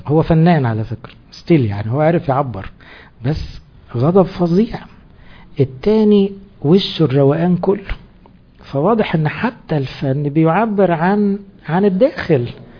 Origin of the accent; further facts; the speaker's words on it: Egypt; طب احنا مصريين مالنا بالموسيقى دي؟